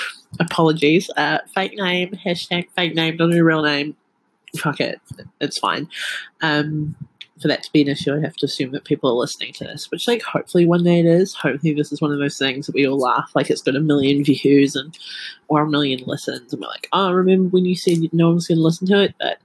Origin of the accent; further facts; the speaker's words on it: New Zealand; I am from New Zealand.